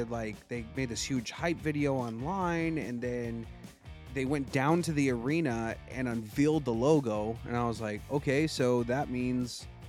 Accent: Denver, Colorado, United States; I was born and raised in Denver, so, you know, whenever we worked in, like, I worked in restaurant industry a lot

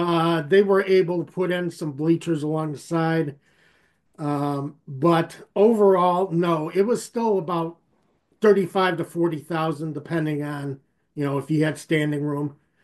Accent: Waukegan, Illinois, United States; I grew up in Waukegan, which is about 60 miles north.

